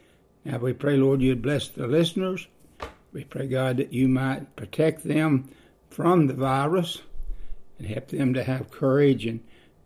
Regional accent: Gordo, Alabama, United States; I'm from Gordo, Alabama

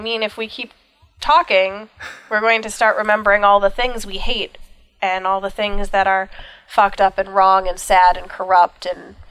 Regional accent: Minneapolis, Minnesota, United States; So we're from Minneapolis area

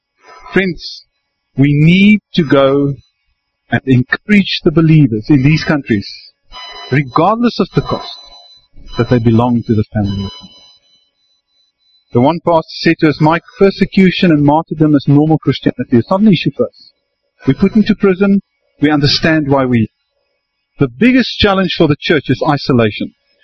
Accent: South Africa; And I say, "La, Habibi, no, I'm South African. Bafana Bafana, no Mandela."

